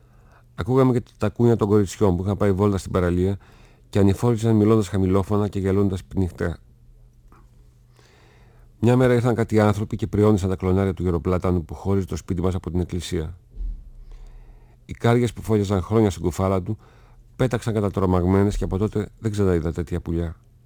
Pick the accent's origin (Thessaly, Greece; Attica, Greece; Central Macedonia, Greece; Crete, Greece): Central Macedonia, Greece; Thessaloniki; και συνεχίζω τα διηγήματα που έχω γράψει για τη Θεσσαλονίκη μου, την πόλη μου και πιο συγκεκριμένα ακόμα για τη γειτονιά μου, το Κούλε Καφέ.